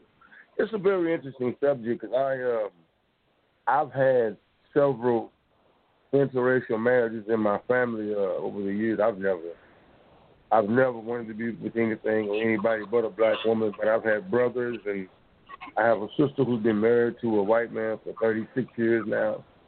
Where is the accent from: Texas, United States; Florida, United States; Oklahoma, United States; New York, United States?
Oklahoma, United States; Tulsa; I'm from Tulsa, Oklahoma. I'm actually the grandson of a survivor.